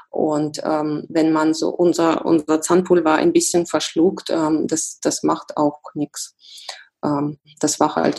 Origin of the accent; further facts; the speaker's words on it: Russia; mein Heimatland ist Russland